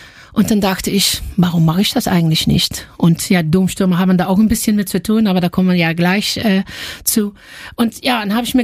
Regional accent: Limburg, Netherlands; German is a second language; Und ich komme aus Limburg.

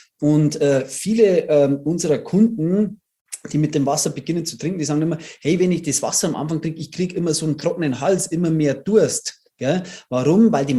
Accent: Bavaria, Germany; ich komme aus Bayern

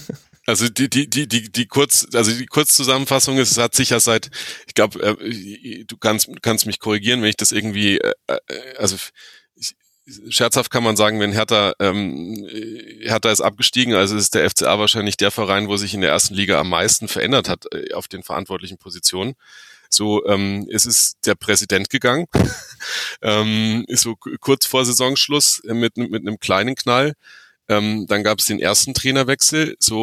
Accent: Augsburg, Bavaria, Germany

